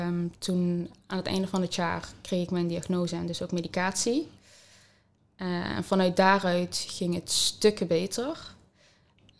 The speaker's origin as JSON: {"language": "Dutch", "town": "Tegelen", "region": "Limburg", "country": "Netherlands", "tie": "born or raised there", "said": "ik ben geboren in Tegelen. Ik ben toen opgegroeid met beide ouders en mijn broer en zus."}